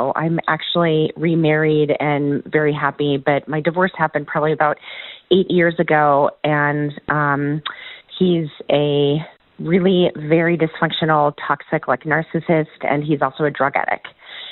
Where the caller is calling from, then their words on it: Oregon, United States; I'm calling from Oregon.